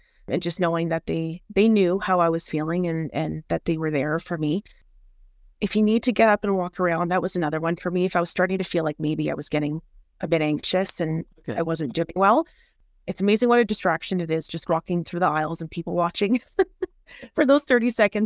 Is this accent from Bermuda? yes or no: yes; Bermuda; I have such wonderful memories growing up in Bermuda.